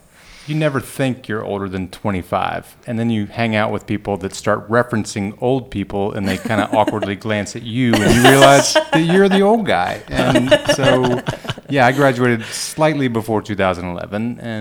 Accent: North Carolina, United States; born and raised in North Carolina, grew up Catholic

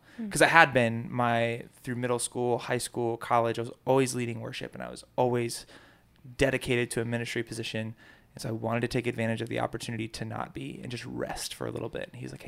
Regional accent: Raleigh, North Carolina, United States; But yeah, I grew up in Raleigh and was raised here with my family.

